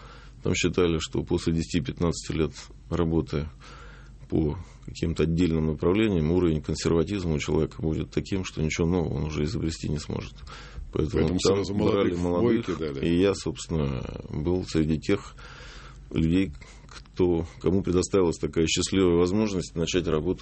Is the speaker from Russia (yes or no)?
yes; Moscow, Russia; born there; Я родился в Москве, да. Эта информация правильная. То есть мои корни и по отцовской, и по материнской линии – это корни из Карабаха.